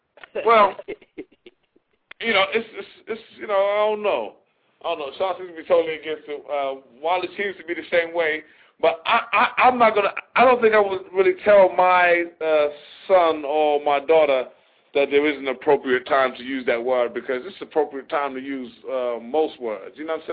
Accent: England, United Kingdom; also born or lived in Detroit; now in United States; I remember one time, you know, I was raised in England. I came to America, you know. I lived in Detroit.

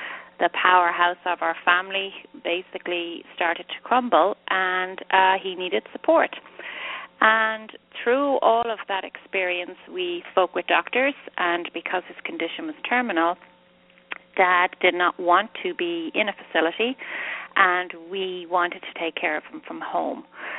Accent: Ireland; So I was the youngest of 10 daughters, born and raised in Ireland.

